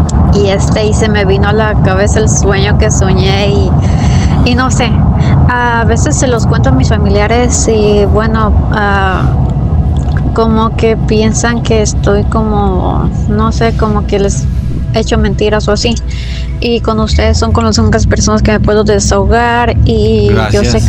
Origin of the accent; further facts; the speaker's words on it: Michoacán, Mexico; now in United States; soy de Michoacán y en este momento estoy en Texas.